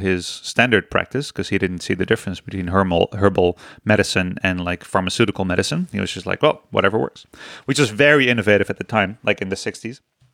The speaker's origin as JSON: {"language": "English", "country": "Netherlands", "said": "I'm from the Netherlands."}